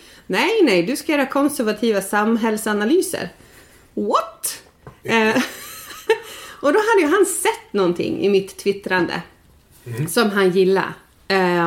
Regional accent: Stockholm County, Sweden; jag är ju född och uppvuxen utanför Stockholm. Jag hamnade i läxan 98. Flyttade hit utan att känna en kotte.

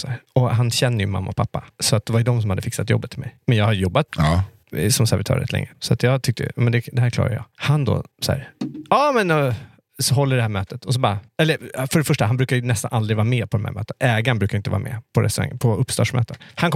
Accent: Greenwich, Connecticut, United States; Jag bodde ute i Greenwich där jag växte upp. 45 minuter utanför, med tåg.

